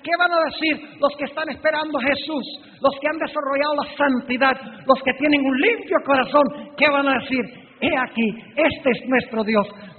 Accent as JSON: {"language": "Spanish", "town": "Caracas", "region": "Capital District", "country": "Venezuela", "tie": "born or raised there", "said": "yo crecí en Venezuela, en la ciudad de Caracas, estudié toda mi educación primaria."}